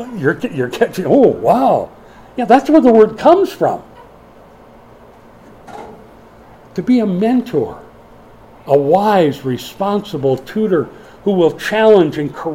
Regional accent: Minneapolis, Minnesota, United States; the family moved to Minneapolis, my hometown.

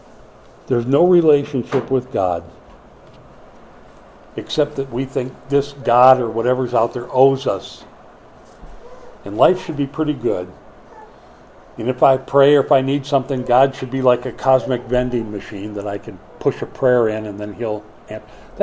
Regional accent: Minnesota, United States; I'm from Minnesota, not Missouri, but I say, show me.

